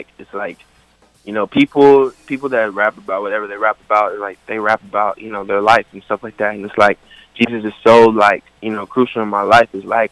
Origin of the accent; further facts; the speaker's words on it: Bristol, Virginia, United States; My dad had a studio back in my hometown, Bristol, Virginia.